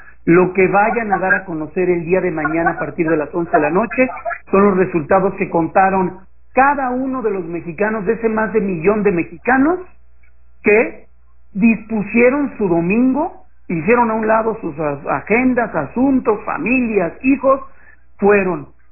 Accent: Mexico; Y el lunes 7 vamos a amanecer todos siendo mexicanos, bajo el mismo cielo, bajo el mismo aire, con los mismos problemas

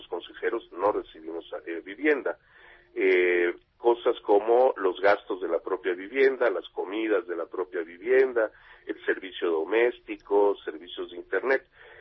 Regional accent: Yucatán, Mexico; Si en Yucatán, mi tierra, uno vive en Valladolid

